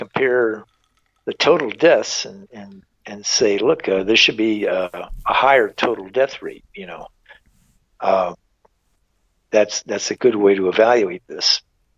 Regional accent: Phoenix, Arizona, United States; I mean, to me, I'm from Phoenix, you know.

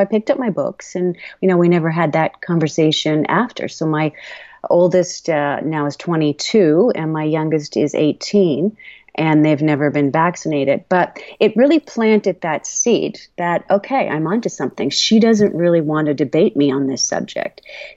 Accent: Portugal Cove, Newfoundland and Labrador, Canada; now in Nova Scotia, Canada; I grew up in Newfoundland, in a little fishing village called Portugal Cove.

